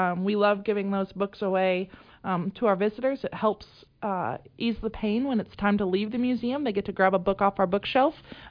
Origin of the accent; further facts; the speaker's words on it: Frankfurt, Hesse, Germany; The first night is we stay in Frankfurt. That's not just because it's my hometown, but yes, it is.